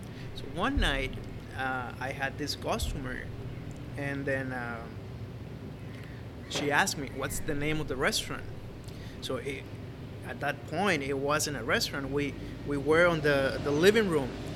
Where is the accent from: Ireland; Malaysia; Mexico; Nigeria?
Mexico; Mazatlan, Sinaloa; I was born here in Mazatlan, and this is pretty much my city town